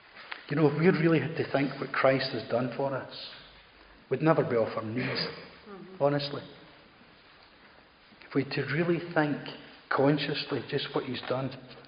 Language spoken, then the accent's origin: English; View Park, Scotland, United Kingdom; I came from View Park near Uddingston. The biggest industry really was the coal mines in that area.